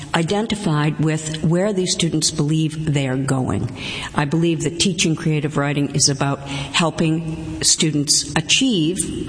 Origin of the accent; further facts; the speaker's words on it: Lynn, Massachusetts, United States; moved away as an adult; I mean, I grew up in Lynn, Massachusetts, didn't leave town till I was almost 30 years old, and basically spent my life trying to pretend I was perhaps from Nahant or Swampscott or Wellesley, any place but Lynn.